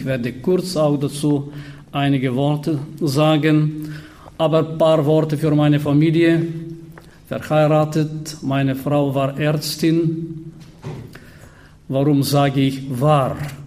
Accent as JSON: {"language": "German", "country": "Bulgaria", "second_language": "German", "said": "wie ihr gehört habt, komme ich aus Bulgarien, ziemlich weit weg von hier. Ich besuche ihr Land, Deutschland, seit über 35 Jahren."}